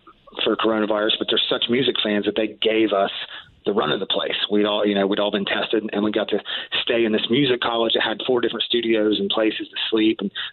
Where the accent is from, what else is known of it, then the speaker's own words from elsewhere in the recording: West Virginia, United States; now in Columbus, United States; Myself and Tommy, the drummer, we're from West Virginia, small town in West Virginia.